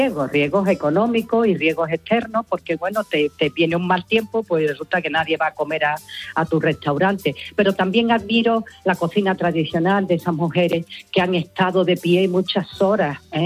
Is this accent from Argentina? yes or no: no; Cádiz, Andalusia, Spain; Hay un plato que es un indicador de gaditanía, que son las papas aliñadas. Curiosamente, en Cádiz seguimos diciendo pap